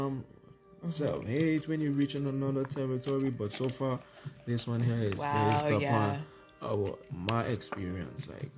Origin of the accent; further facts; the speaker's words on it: Sint Maarten; I'm from Freetown, St. Louis, you check?